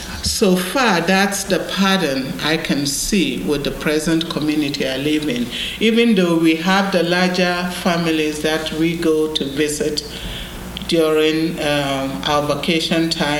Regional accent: Ghana; now in United States; I live in the United States. I've been here 19 years, and basically, I came from Ghana to enter the Order of St. Helena.

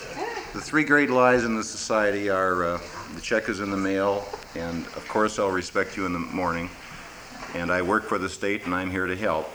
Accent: Mandan, North Dakota, United States; I'm from Mandan, North Dakota. I work in Bismarck, North Dakota.

